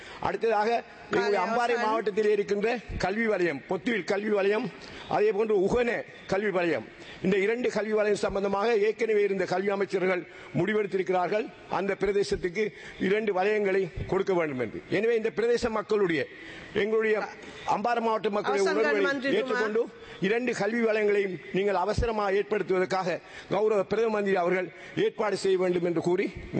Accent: Addalaichenai, Eastern Province, Sri Lanka; அட்டாளச்சேனை என்னுடைய ஊர், நான் பிறந்த ஊரில் இருக்கின்ற

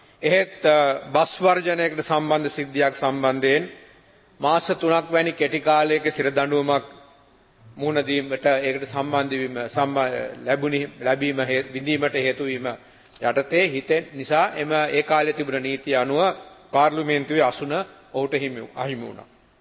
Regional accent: Kandy, Central Province, Sri Lanka; මහනුවර උඩිස්පත්තුවේ තමයි මගේ උපන් ගම, හැදිවැටුණු ගම.

